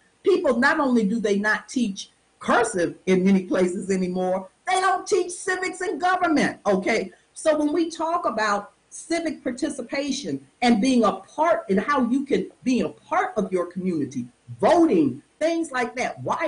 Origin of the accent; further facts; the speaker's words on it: Cleveland, Ohio, United States; also born or lived in East Coast; My son, I grew up in Cleveland, Ohio. I've lived typically East Coast, my big cities.